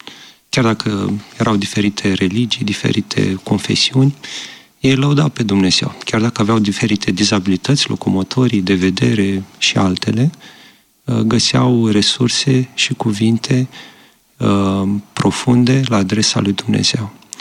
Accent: Galați, Galați County, Romania; moved away as an adult; Despre mine, m-am născut în Galați. De aici încep, acolo am crescut. La un moment dat am plecat din țară să văd și eu cum e. După care m-am decis, m-am întors

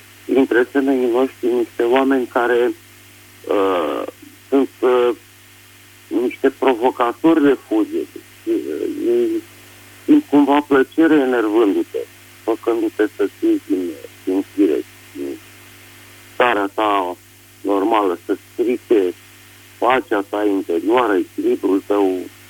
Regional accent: Bucharest, Romania; sunt din București.

